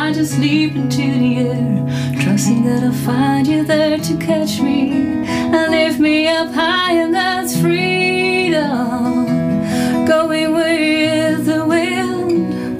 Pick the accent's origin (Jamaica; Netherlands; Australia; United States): Netherlands; Well, I'm from Holland, Europe, and there's a lot of water in Holland.